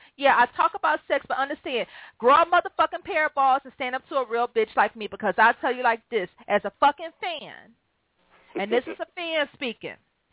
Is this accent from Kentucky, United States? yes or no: no; Cleveland, Ohio, United States; you know, I root for fucking Detroit, even though I was born and raised in Cleveland.